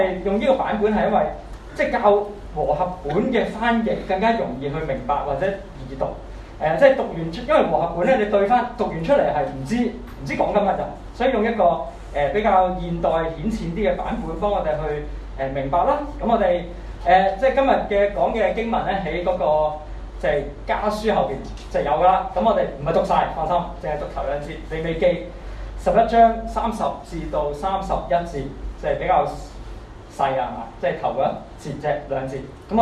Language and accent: Cantonese; China; 我們中國人就一定感受特別深的